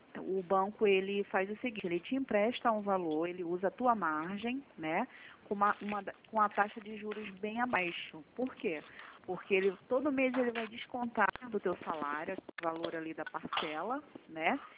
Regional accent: Rio de Janeiro, Brazil; Aqui a gente é carioca.

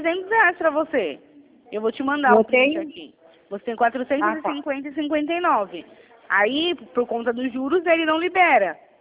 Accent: Sorocaba, São Paulo, Brazil; Eu sou do interior de São Paulo.

